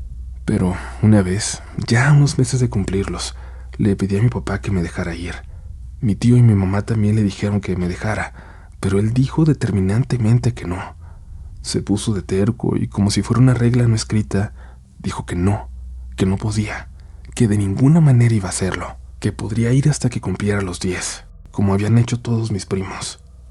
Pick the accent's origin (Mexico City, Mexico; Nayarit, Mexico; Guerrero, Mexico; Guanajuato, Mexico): Mexico City, Mexico; Yo nací y crecí en la Ciudad de México